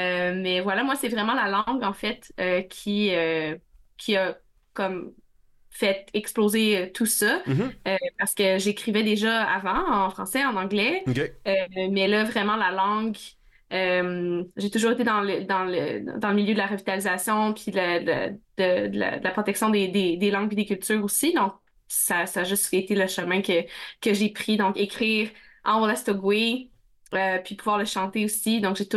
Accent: Quebec, Canada; puis je viens de la communauté de Wastagwik, Wasibegook

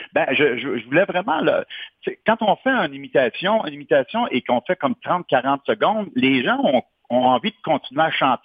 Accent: Quebec City, Quebec, Canada; Moi, je viens de Québec.

